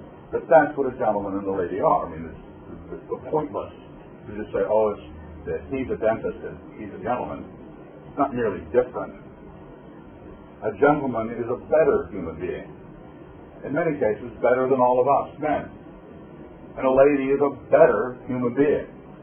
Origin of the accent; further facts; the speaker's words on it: Idaho, United States; in spite of my location in North Idaho, I was raised to this place. I'm from Idaho, for crying out loud.